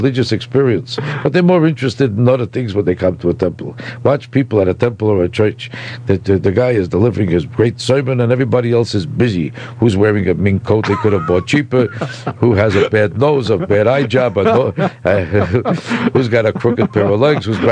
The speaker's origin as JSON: {"language": "English", "region": "New York", "country": "United States", "tie": "born or raised there", "said": "Yeah, a very heavy Jewish neighborhood on the Lower East Side of New York."}